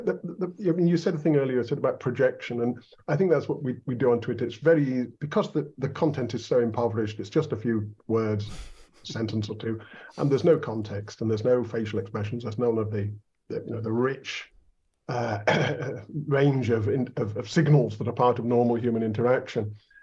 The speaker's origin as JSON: {"language": "English", "country": "United Kingdom", "moved": "yes", "lives_now": "Greece", "said": "I shouldn't be here just as a British person who, thanks to the EU, was able to live here without really making much of an effort to become Greek."}